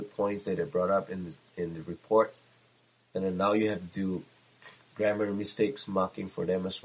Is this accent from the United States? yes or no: no; Singapore; from Singapore